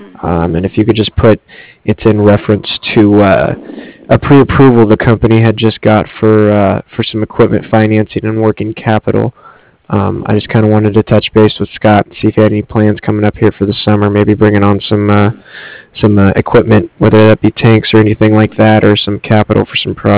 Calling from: Cardiff, Wales, United Kingdom; I'm calling from Cardiff.

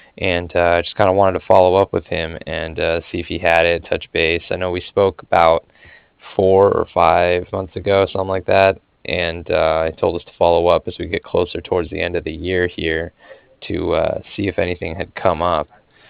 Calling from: Cardiff, Wales, United Kingdom; I was calling from Cardiff, and I was calling regarding some financing that was done with Manufacturers and Traders Trust

